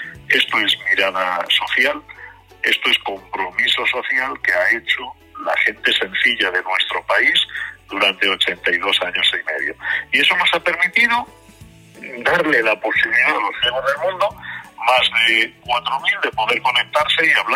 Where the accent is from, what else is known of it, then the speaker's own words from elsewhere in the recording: Pontevedra, Galicia, Spain; Yo nací en Pontevedra en una familia muy humilde, en el año 59, muy pobre. Familia muy pobre. Y salimos adelante como buenamente pudimos. Vivía en medio del bosque